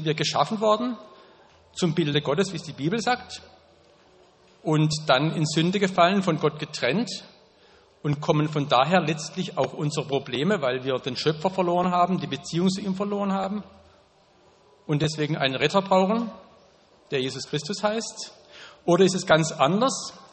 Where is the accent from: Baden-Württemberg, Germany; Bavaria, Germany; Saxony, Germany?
Baden-Württemberg, Germany; Klosterreichenbach; Ich komme aus dem Nordschwarzwald, aus dem Murgtal, genauer gesagt aus Kloster Reichenbach.